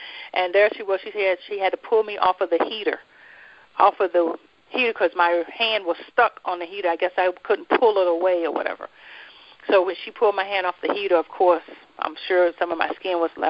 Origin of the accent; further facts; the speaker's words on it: Jacksonville, North Carolina, United States; Well, okay, I'm from Jacksonville, North Carolina. I was born there and raised there.